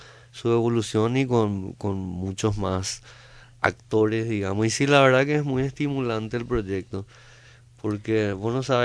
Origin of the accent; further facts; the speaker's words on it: Paraguay; Nosotros tenemos que tocar como paraguayos para que en Inglaterra les interese.